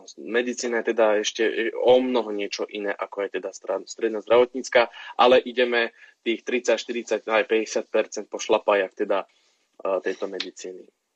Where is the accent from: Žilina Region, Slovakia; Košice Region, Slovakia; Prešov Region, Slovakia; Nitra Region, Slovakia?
Nitra Region, Slovakia; Zlaté Moravce; Prvé kolo som robil v Kyzerovciach, u nás v Zlatých Moravciach.